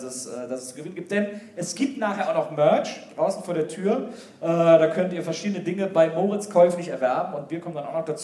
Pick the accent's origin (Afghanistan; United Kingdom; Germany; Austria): Germany; Wesseling, North Rhine-Westphalia; ich bin ja hier in Wesseling aufgewachsen